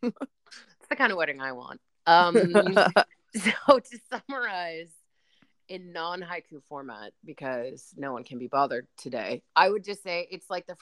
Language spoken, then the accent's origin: English; England, United Kingdom; I'm the English person in this scenario.